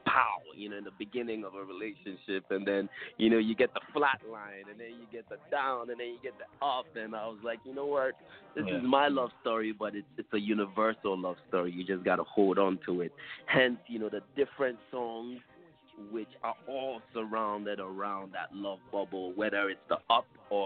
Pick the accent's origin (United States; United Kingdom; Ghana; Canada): Ghana; growing up in Ghana.